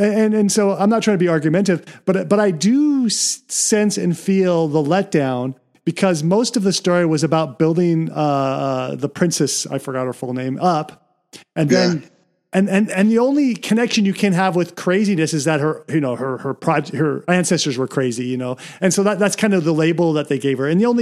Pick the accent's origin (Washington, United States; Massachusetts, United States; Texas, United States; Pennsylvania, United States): Washington, United States; Seattle; And I know George R.R. Martin because I'm from the Seattle area.